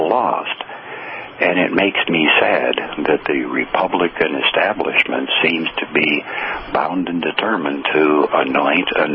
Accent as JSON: {"language": "English", "region": "Arizona", "country": "United States", "said": "John McCain, who I know personally, I'm originally from Arizona, won the nomination as a conservative"}